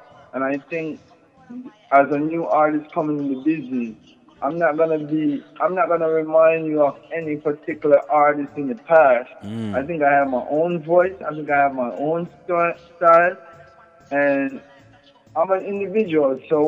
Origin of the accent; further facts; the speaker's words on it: Jamaica; now in United States; Yeah, when I was growing up in Jamaica, I used to play soccer.